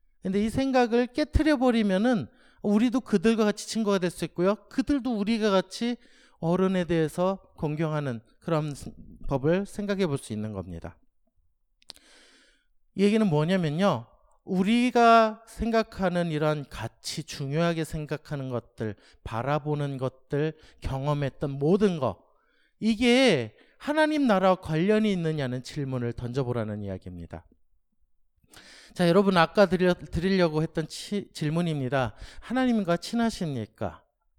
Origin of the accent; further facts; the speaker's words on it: Daejeon, South Korea; also born or lived in Cheonan; 저는 1980년도 4월 14일 천안에서 태어났습니다. 그리고 돌이 되기 전에 대전으로 이사를 왔는데요.